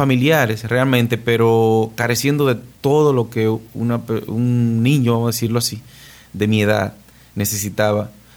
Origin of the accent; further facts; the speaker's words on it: Sabana de la Mar, Hato Mayor, Dominican Republic; yo vengo de un campo de Sabana de la Mar, donde crecí, viví mis primeros años